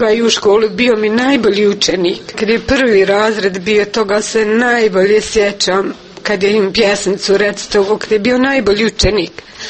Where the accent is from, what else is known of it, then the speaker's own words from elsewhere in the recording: Konjević Polje, Republika Srpska, Bosnia & Herzegovina; born there; Rodom sam pod Konjović polje, u Glogovoj sam bila udata.